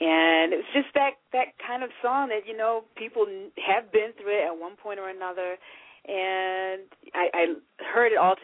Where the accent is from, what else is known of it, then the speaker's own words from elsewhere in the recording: Utica, New York, United States; I grew up in a, you know, decent-sized city. It's not too small and not too big, but Utica, New York, which is upstate, more central New York, very close to Syracuse